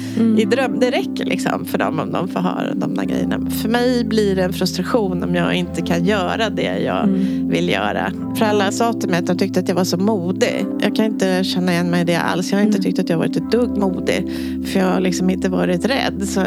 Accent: Nyköping, Södermanland, Sweden; Jag är från Nyköping.

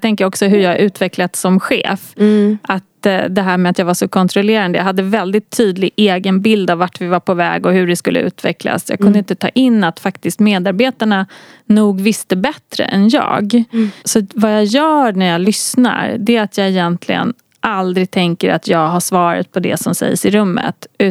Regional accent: Lidingö, Stockholm County, Sweden; jag är uppvuxen på Lidingö. Och det var liksom 80-tal och det var väldigt liksom snobbigt i min skola och tuff miljö.

